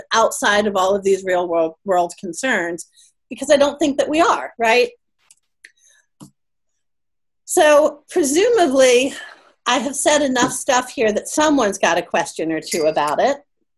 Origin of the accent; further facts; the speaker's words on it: United States; now in New Zealand; I'm an American in New Zealand, and there's a reason for